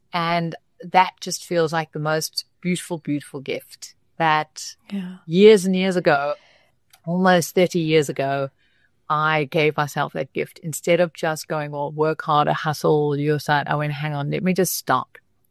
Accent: South Africa; moved away as an adult; I am South African and I came back to South Africa having lived 17 years all over different places in the world.

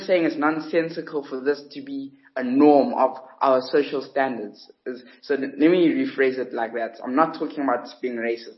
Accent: South Africa; a black, proudly black South African person. I'm a Xhosa. I'm Xhosa by culture. And, yeah, I'm proudly South African.

